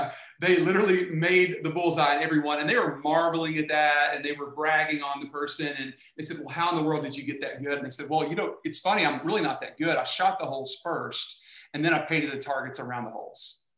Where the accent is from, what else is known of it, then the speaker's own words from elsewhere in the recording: Oklahoma, United States; I look at it like, I'm from Oklahoma, and I love the story of Jim Thorpe.